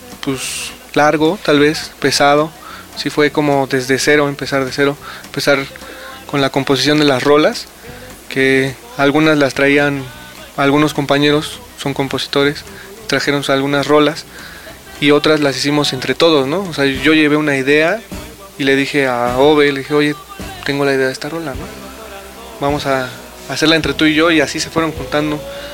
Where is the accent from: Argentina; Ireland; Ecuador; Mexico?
Mexico; como tratar de decir que somos de México, somos un producto hecho en México